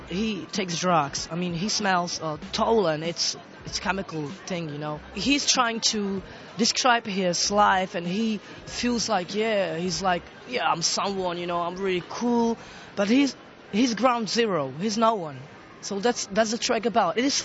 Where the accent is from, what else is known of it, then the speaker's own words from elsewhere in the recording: Czechia; English is a second language; I have forgotten all, you know, Roma language. It is not, you know, I was growing up in Czech streets with Czech people. So I've been spoken Czech all the time. I know words. I understand some, you know, pieces of language, but I don't get all language.